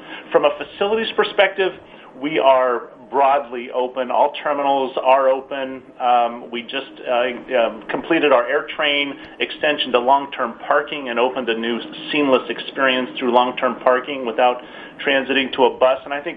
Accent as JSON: {"language": "English", "town": "Millbrae", "region": "California", "country": "United States", "tie": "born or raised there", "also_born_or_lived": "San Francisco", "said": "I was raised in the closest town to the airport, Millbrae."}